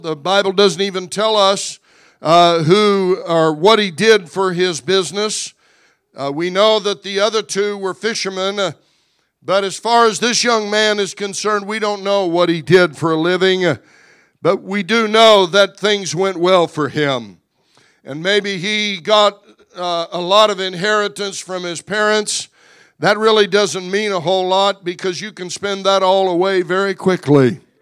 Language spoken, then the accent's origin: English; United States; born there; I thank God that I was born in America.